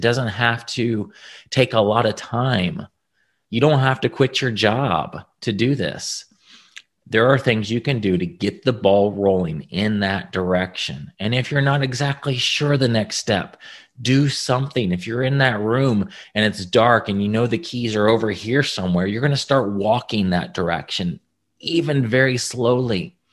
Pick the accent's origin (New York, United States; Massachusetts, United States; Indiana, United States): Indiana, United States; I'm from Indiana, and I went to a small school called Huntington College.